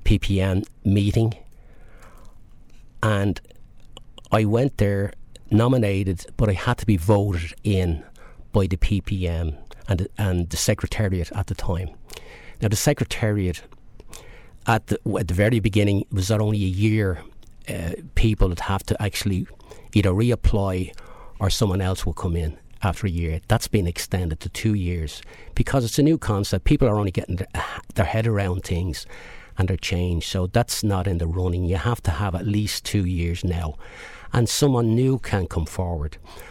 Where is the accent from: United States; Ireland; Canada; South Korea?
Ireland; Dublin, Leinster; In my own case, it's Dublin. Which I was born and bred in Dublin.